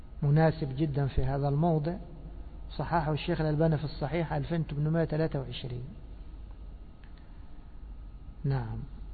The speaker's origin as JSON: {"language": "Arabic", "country": "Egypt", "said": "مش أن يكون ولد زي ما بيقولوا عندنا في مصر مسبسب شعره"}